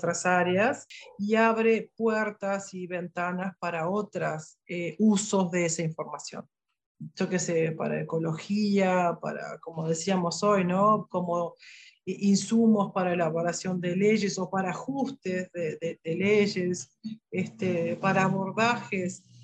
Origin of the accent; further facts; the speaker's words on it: Rivera, Uruguay; y yo soy de Rivera, las dos hicimos los posgrados en Brasil.